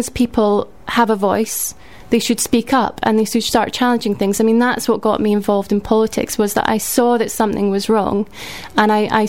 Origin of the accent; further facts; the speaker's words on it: Edinburgh, Scotland, United Kingdom; now in Bristol, United Kingdom; I'm originally from Edinburgh. I've lived in Bristol for about 7 or 8 years.